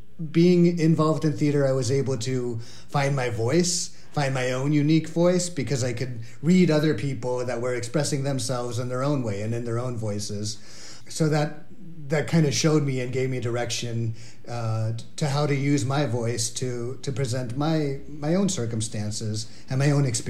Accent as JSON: {"language": "English", "town": "Corvallis", "region": "Oregon", "country": "United States", "tie": "born or raised there", "said": "Yeah, Corvallis is a very, very predominantly white community. I had a kind of a nice little bubble of the university and academia surrounding me."}